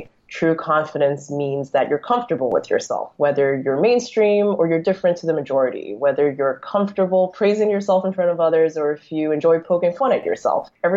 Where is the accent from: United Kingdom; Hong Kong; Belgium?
Hong Kong; also born or lived in New York City, United States; I'm ethnically half Hong Kong Chinese and half Belgian. I grew up in Hong Kong, and I had always attended British international schools. And then I moved to New York City when I was 17 and moved back to Hong Kong at age 27